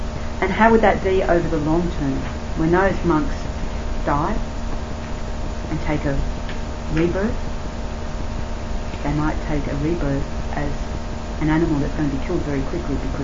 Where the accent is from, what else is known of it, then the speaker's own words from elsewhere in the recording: Australia; here am I, Tibetan Buddhist nun, but I'm an Australian Tibetan Buddhist nun. I'm living in the West